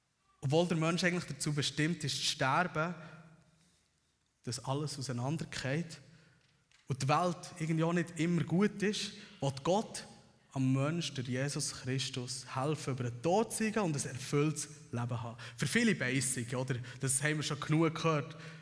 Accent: Switzerland; fällt uns doch eigentlich gleich als Schweizer schwierig. Wir wachsen eigentlich mit der Mentalität auf

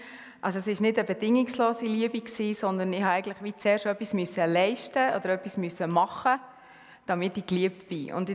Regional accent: Bern, Switzerland; now in Winterthur, Switzerland; Bin aus Bern, wie man gehört. Wohne aber in Winterthur.

